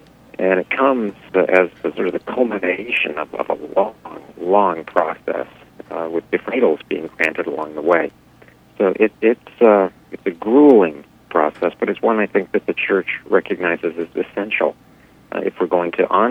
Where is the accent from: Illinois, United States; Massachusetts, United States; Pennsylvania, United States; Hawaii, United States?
Hawaii, United States; I grew up in Hawaii, as I think your listeners have heard a number of times over the years.